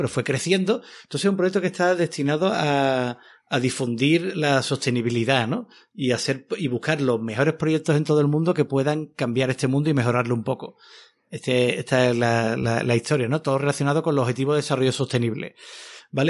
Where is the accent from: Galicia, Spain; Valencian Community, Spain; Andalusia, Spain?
Andalusia, Spain; Seville; Y yo era scout de pequeño allí en Sevilla